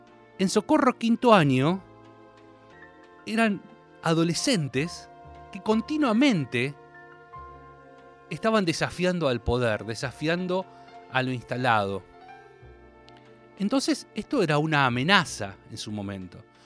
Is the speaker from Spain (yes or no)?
no; Bahía Blanca, Buenos Aires Province, Argentina; de mi ciudad natal, Bahía Blanca, cuando en 1990